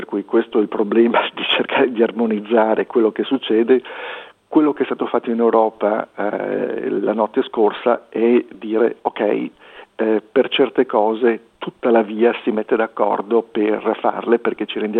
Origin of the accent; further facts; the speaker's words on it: Liguria, Italy; Sono Ligure, per cui in Liguria si festeggia con l'acqua